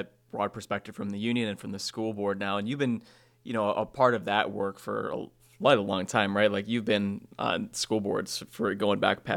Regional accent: Sandwich, United States; I grew up in Sandwich.

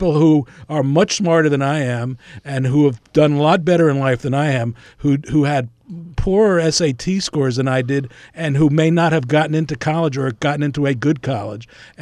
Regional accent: New York City, New York, United States; particularly growing up in New York City, when you wanted to get into a city school because the tuition was free

